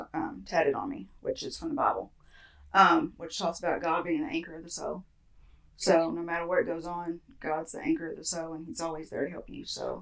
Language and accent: English; Russellville, United States; I'm from Russellville.